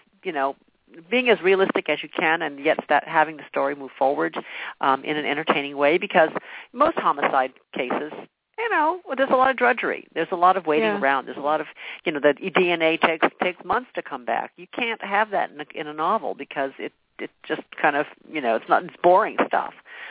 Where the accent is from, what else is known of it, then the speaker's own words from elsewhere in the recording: San Diego, California, United States; I grew up in San Diego.